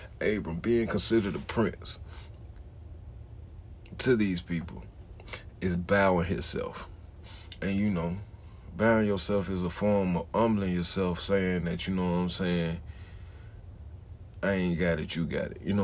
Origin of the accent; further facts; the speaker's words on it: Birmingham, Alabama, United States; now in Memphis, United States; And even though I'm just like, I'm still from Birmingham, Alabama. I'm still telling them, I'm from Birmingham. I just came chill out here